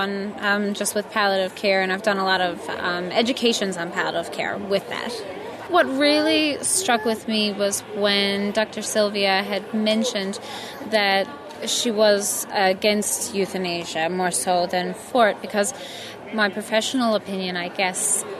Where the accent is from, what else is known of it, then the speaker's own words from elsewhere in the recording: Canada; I'm 32 years old and I'm a nurse from Canada.